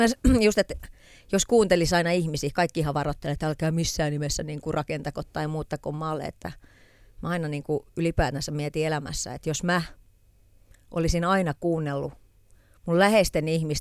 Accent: Rauma, Satakunta, Finland; Mä oon Raumalta kotosi, joo.

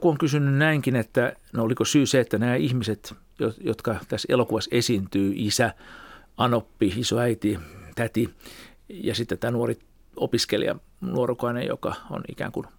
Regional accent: Porvoo, Uusimaa, Finland; tällaisesta keskiluokkaisesta porvolaiskodista, kun olin kotoisin alemman keskiluokan perheestä, missä äiti oli opettaja ja isä oli faktori

